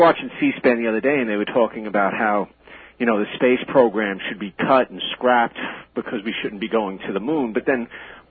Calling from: Miller Place, New York, United States; Miller Place.

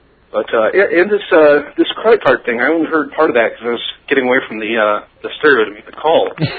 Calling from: Iowa, United States

